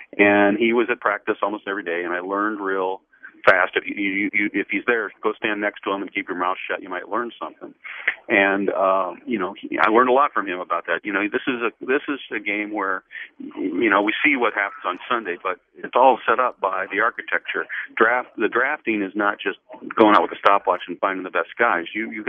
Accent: Midwest, United States; I'm from the Midwest. I'm a Big Ten guy.

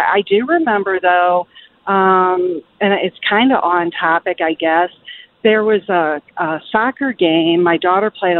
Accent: St. Louis, Missouri, United States; also born or lived in Arkansas; I used to play women's basketball in a league down in northern Arkansas. I'm from St. Louis, but I was down there for about 14 years.

